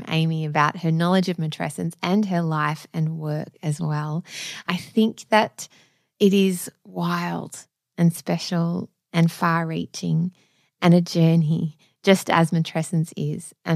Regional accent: Melbourne, Victoria, Australia; just in my hometown in Melbourne

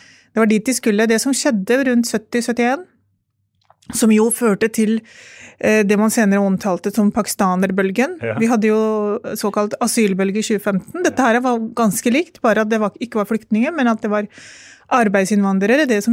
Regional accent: Oslo, Norway; jeg jo født og oppvokst I Oslo

